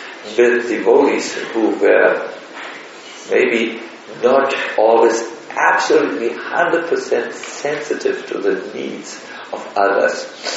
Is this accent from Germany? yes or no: yes; Germany; because I'm from Germany and extremely critical.